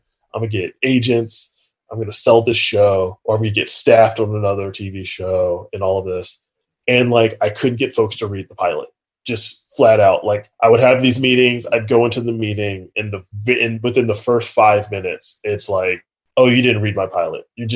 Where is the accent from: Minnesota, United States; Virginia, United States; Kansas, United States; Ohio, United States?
Virginia, United States; Richmond; And she's based on my experience of growing up as a kid in Richmond who... Like my friends, like I didn't know any drug dealers growing up.